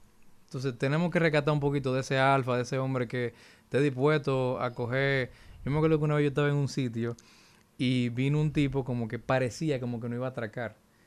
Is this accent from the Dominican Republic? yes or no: yes; Dominican Republic; Tú sabes, yo soy dominicano, viejo, entonces, me ha pasado dos veces.